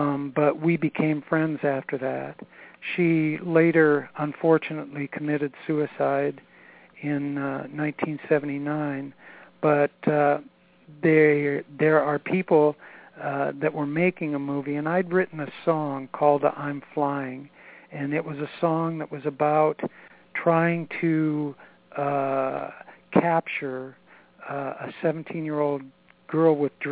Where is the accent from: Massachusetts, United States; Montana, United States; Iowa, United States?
Iowa, United States; Marshalltown; I'm from Marshalltown, Iowa, where I grew up.